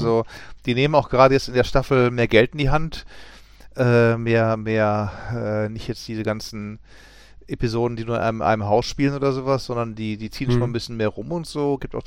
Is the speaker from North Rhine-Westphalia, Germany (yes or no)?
yes; Essen, North Rhine-Westphalia, Germany; Ja, aber Gelsenkirchen als Essener ist immer so ein bisschen schwierig.